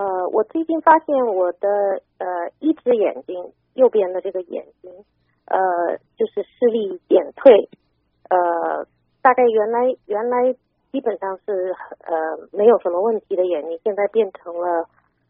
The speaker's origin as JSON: {"language": "Chinese", "country": "China", "said": "就差不多是不是我们中国人讲250度啊？"}